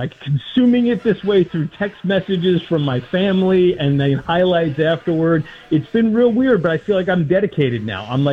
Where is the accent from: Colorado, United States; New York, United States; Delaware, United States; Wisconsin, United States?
New York, United States; New York City; You know, I grew up in Queens, and my father was an old-time New York Giants fan.